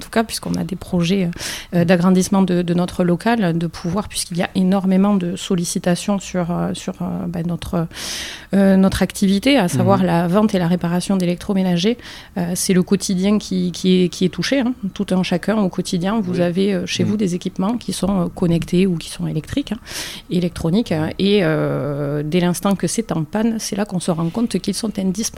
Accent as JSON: {"language": "French", "town": "Dax", "region": "Nouvelle-Aquitaine", "country": "France", "tie": "born or raised there", "said": "j'ai 43 ans, 3 enfants, je suis native du Grand Dax, je suis née à Dax et comme je le dis souvent, je pense que je mourrai ici."}